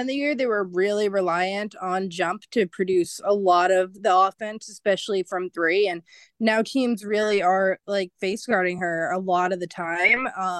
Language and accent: English; East Coast, United States; Yeah, it's funny because so I'm from the East Coast and now I just keep telling people, oh, East Coast bias is a real thing